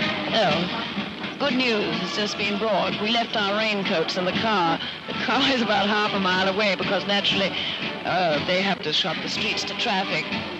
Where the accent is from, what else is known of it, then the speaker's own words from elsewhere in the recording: United Kingdom; I guess, being British, I'll call it a Scotch mist that is descending.